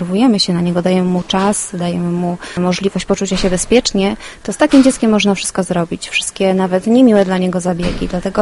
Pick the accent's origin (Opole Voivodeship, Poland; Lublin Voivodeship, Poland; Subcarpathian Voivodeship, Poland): Opole Voivodeship, Poland; Opole; A tutaj, ponieważ jesteśmy z Opola, mamy pod ręką takie przyjazne miejsce.